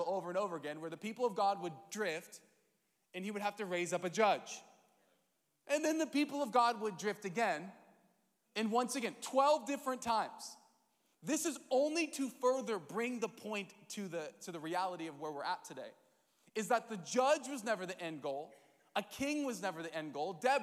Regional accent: San Diego, California, United States; I'm from San Diego, California, the land of Shamu.

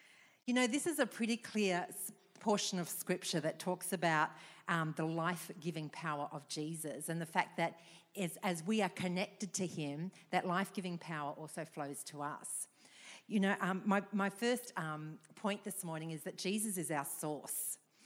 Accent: Australia; Now, girls, I'm from Australia, right? Now, Christmas time in Australia is in the middle of summer, scorching hot.

